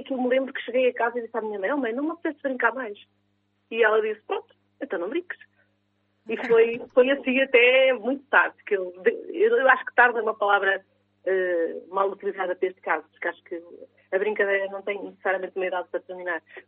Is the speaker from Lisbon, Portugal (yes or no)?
no; Coimbra, Portugal; Eu sou de Coimbra, sim. E eu nasci em 78.